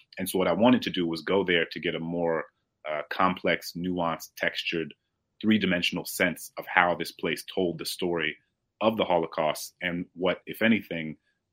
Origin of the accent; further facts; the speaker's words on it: New Orleans, Louisiana, United States; And so I was looking around my hometown in New Orleans